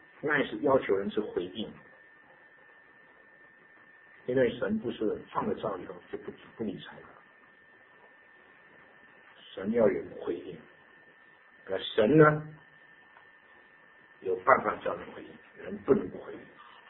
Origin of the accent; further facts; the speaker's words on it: South Korea; Chinese is a second language; 我们韩国人就已经从一段时间骄傲的要命